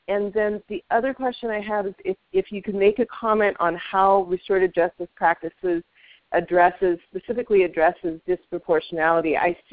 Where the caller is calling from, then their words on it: California, United States; I'm calling also from Northern California in Sonoma County.